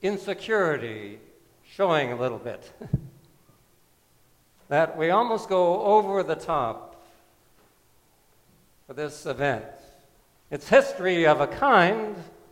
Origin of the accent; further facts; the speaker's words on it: Hamilton, Ontario, Canada; I'm from Hamilton, I wouldn't say Newfoundlander because I'm not from Newfoundland.